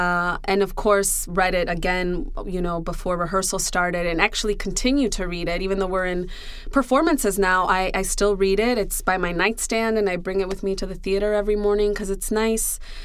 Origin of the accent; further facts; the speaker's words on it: Chicago, Illinois, United States; My Mango Street was Melrose Street. I grew up on Melrose and Polina in West Lakeview.